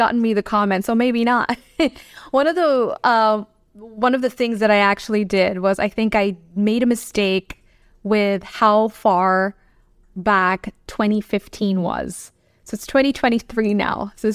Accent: Philippines; I grew up in the Philippines, and we don't have fall.

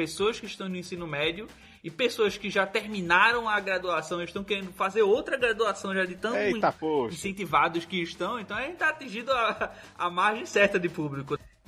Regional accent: Ipatinga, Minas Gerais, Brazil; de Ipatinga, Minas Gerais.

